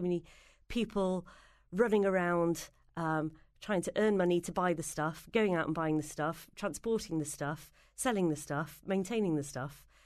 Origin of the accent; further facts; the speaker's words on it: England, United Kingdom; went through a very long stage of wanting to be American, but I think I've reached my peace with being English.